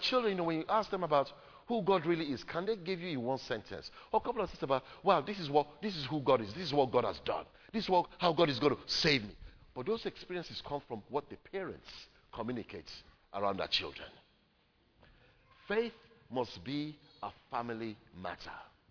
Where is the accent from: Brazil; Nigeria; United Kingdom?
Nigeria; I was very privileged that when I grew up in Nigeria, I went to a primary secondary school